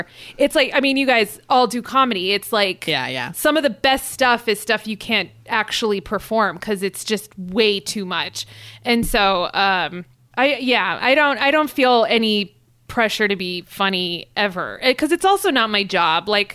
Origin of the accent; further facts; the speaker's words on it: Los Angeles, California, United States; Well, I'm from Los Angeles.